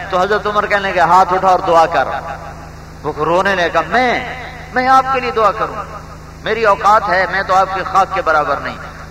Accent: Multan, Punjab, Pakistan; تم جہاں رہتے ہو تمہیں اس سے پیار ہے, میرا ضلع ملتان ہے, مجھے اس سے پیار ہے

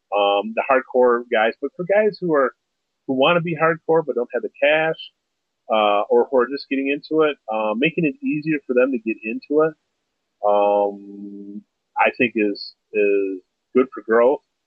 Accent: Saginaw, Michigan, United States; I'm from Saginaw, and I'm going back to Saginaw tomorrow.

